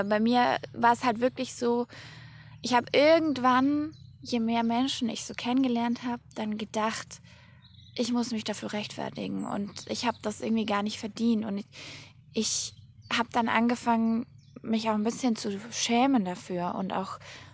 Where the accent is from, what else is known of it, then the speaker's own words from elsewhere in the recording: Ebersbach an der Fils, Baden-Württemberg, Germany; Ich schaue gerade auf meine Heimatstadt runter. Ebersbach an der Vils ist in der Nähe von Stuttgart. Und kann dir sagen, es ist unglaublich toll, hier zu wohnen.